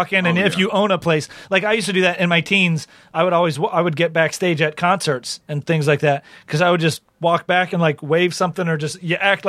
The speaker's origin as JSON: {"language": "English", "region": "Michigan", "country": "United States", "also_born_or_lived": "Orlando, Florida", "said": "because I'm from Michigan, I used to live in Florida"}